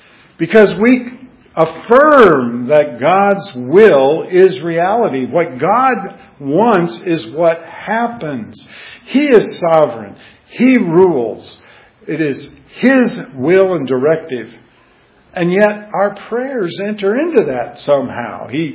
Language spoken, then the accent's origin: English; Alaska, United States; And growing up in Alaska, we had earthquakes all the time.